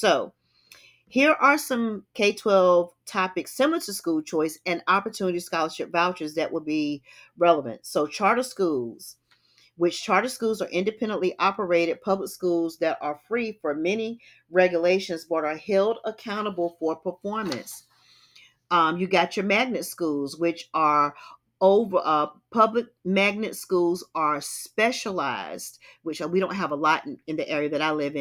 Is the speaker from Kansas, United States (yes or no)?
no; North Carolina, United States; A variety of programs such as private school vouchers in my home state of North Carolina